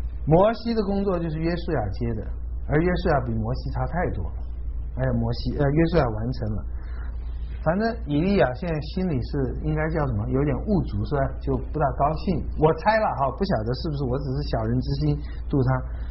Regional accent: Taiwan; 我们小的时候在台湾已经是这么富有了

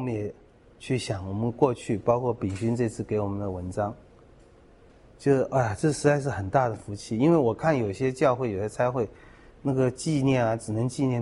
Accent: Taiwan; 我们小时候在台湾长大这段日子呢，是很惨的一段，越来越惨

